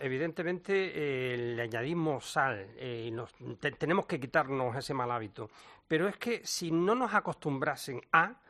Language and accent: Spanish; Canary Islands, Spain; los traseros en España los estás viendo en mi tierra, en Canarias